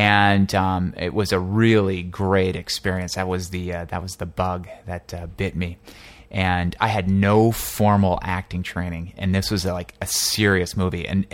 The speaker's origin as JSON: {"language": "English", "region": "New Jersey", "country": "United States", "tie": "born or raised there", "also_born_or_lived": "Boston", "said": "No, I'm actually an East Coast guy. I was raised in New Jersey, went to college at Emerson College in Boston"}